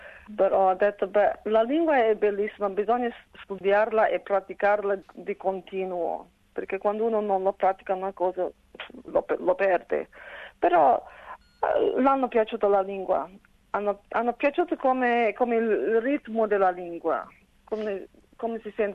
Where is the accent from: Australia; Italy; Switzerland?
Australia; sono cresciuta qui in Australia e parlo l'inglese tutto il giorno, però l'italiano fa parte della mia identità, il dialetto fa parte della mia identità.